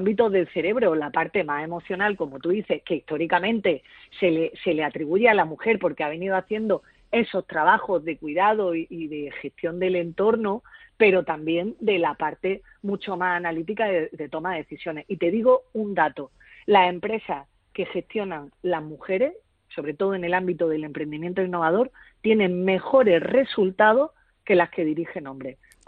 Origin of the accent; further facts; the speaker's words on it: Jaén, Andalusia, Spain; somos muchas las que somos de Jaén y que participamos en este Congreso